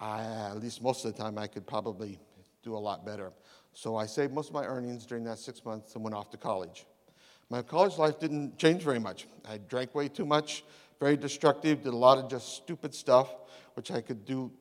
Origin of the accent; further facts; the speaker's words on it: Renton, Washington, United States; also born or lived in Seattle; I was born in Seattle and raised up in Renton, which is up north of here on 167, and that makes me something very special. I'm a genuine Washingtonian